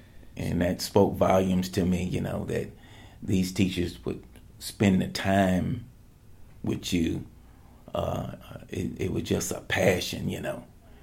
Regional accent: Marietta, Georgia, United States; I grew up here in Marietta in Cobb County, born and raised here, and was born at Kennestone Hospital.

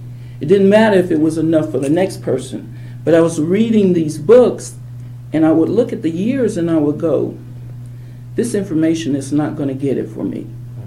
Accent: Marietta, Georgia, United States; I grew up in Marietta, Georgia, a suburb of the great metropolitan Atlanta.

